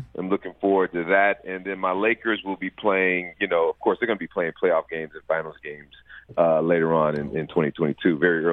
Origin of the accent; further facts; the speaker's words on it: Los Angeles, California, United States; Yeah, born and raised in Los Angeles.